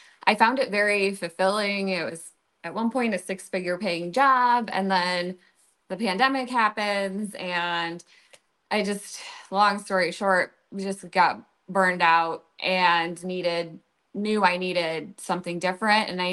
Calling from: Michigan, United States; So I'm calling in from Michigan.

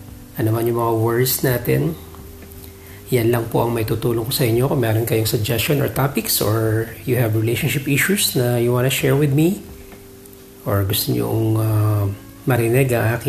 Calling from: Robina, Queensland, Australia; I'm broadcasting, or should I say, I'm podcasting from Robina, Gold Coast, Down Under, Australia.

